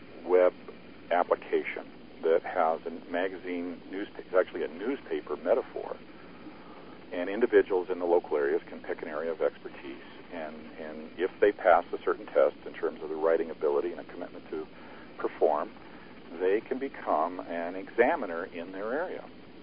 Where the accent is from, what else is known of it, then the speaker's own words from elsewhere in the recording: Wyoming, United States; born there; It was middle America. I was born in Wyoming.